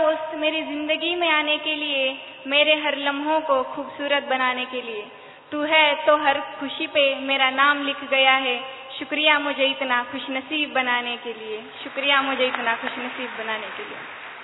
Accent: Maharashtra, India; और मैं महाराष्ट्र से हूँ।

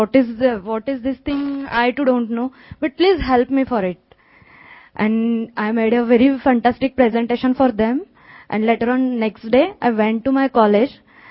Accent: Pune, Maharashtra, India; I'm from Pune, India.

